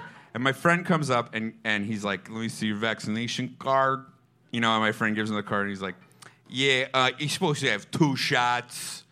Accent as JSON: {"language": "English", "town": "Skokie", "region": "Illinois", "country": "United States", "tie": "born or raised there", "said": "No, look, I grew up in Skokie, Illinois."}